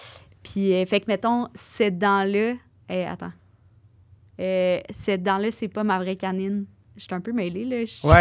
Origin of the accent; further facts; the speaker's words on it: Lévis, Quebec, Canada; born there; Je suis née à Lévis.